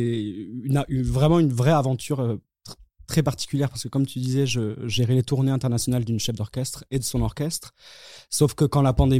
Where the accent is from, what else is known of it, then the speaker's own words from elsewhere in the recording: Toulouse, Occitanie, France; now in Paris, France; j'ai eu la chance d'être confiné, non pas chez moi à Paris, mais dans ma maison familiale à Toulouse